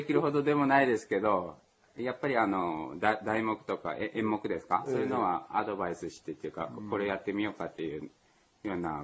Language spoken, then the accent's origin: Japanese; Amagasaki, Hyogo, Japan; 小さい頃は尼崎市っていうところで。